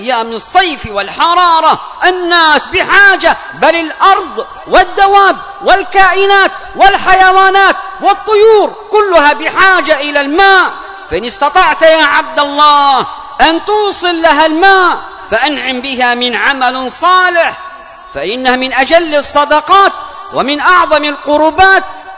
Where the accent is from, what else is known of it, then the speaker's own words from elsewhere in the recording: Yemen; اللهم من أراد بلادنا اليمن بخير فوفقه لكل خير